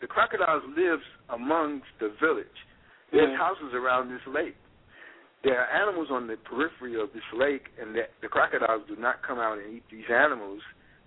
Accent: Bronx, New York, United States; because I grew up in the Bronx, New York, where they had this huge zoo.

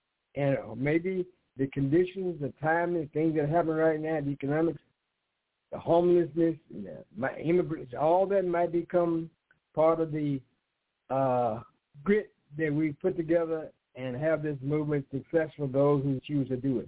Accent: Mound Bayou, Mississippi, United States; Again, I grew up in Mount Bayou umbrella area.

